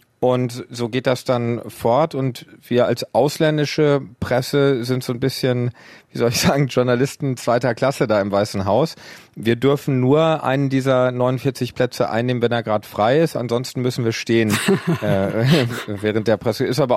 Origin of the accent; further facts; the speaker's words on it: Iserlohn, North Rhine-Westphalia, Germany; ich komme aus Iserlohn. Das ist eine kleine Stadt im Sauerland mit 100.000 Einwohnern.